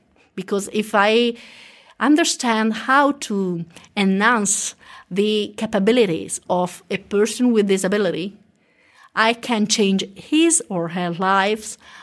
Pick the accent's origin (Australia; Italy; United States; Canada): Italy; English is a second language; In southern, in Mediterranean countries, as I'm from Italy, but also in Spain, in Greece, and in Poland